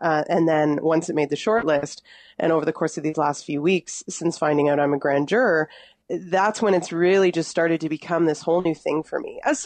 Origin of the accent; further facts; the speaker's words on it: Mississauga, Ontario, Canada; when I was living just outside of Toronto, because I'm born and raised in Mississauga.